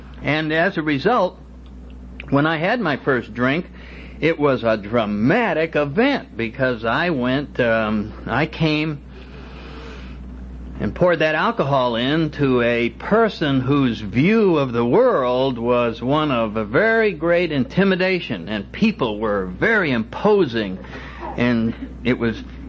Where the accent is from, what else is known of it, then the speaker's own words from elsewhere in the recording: New Haven, Connecticut, United States; I was one of the townies, that was my hometown, and I worked as a steeplejack on the Yale buildings.